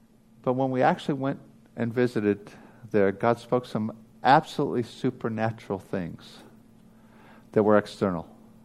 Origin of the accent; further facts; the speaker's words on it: United States; now in Australia; I'm an American living in Australia.